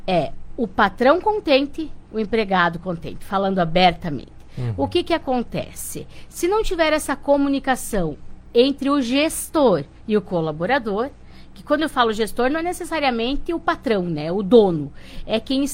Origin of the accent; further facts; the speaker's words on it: Curitiba, Paraná, Brazil; now in Ampére, Brazil; eu vim de Curitiba, né? Quando acabei a PUC lá e vim para cá